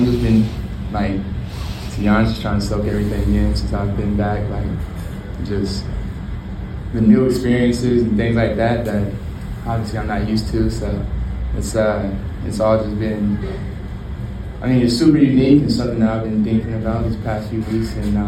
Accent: Oklahoma, United States; growing up in Oklahoma, like going to games and NBA games as a kid

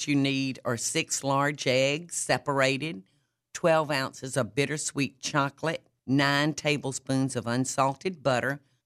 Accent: Georgia, United States; accent: Southern; I was born in South Georgia and lived there the first 40 years of my life.

